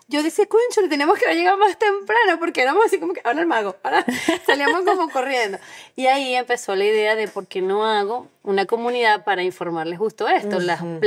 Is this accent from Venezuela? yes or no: yes; Venezuela; moved away; sobre todo porque vengo de Venezuela y cuando nosotros nos vinimos no salíamos mucho con los niños